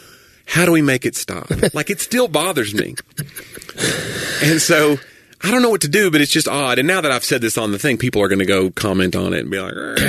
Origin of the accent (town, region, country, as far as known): Tennessee, United States